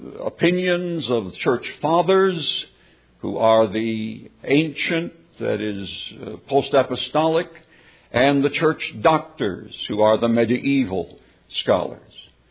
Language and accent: English; United States; I am an American. As an American, I affirm the right of every man, woman, to believe what he chooses, to practice whatever religion he will.